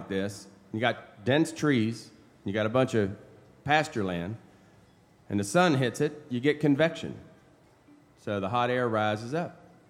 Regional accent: Florida, United States; I'm a North Florida redneck, so you can take it with whatever. But I have watched birds my whole life. I grew up here in North Florida.

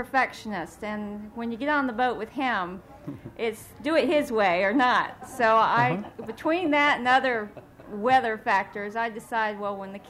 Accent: Bradenton, Florida, United States; No, I was born and raised in Bradenton.

